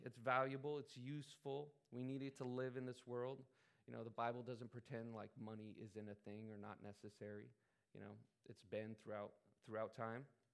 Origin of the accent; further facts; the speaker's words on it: California, United States; And I grew up in California in the 90s. I was in middle school around that time.